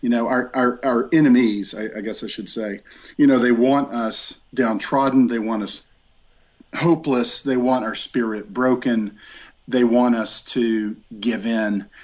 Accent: the South, United States; I had an addiction to chewing tobacco because I grew up here in the South, and that's what you did.

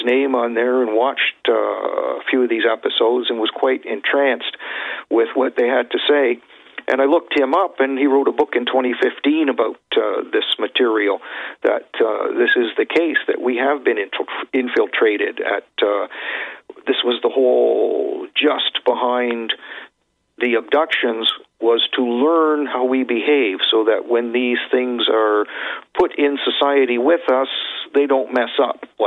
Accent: Canada; from Canada.

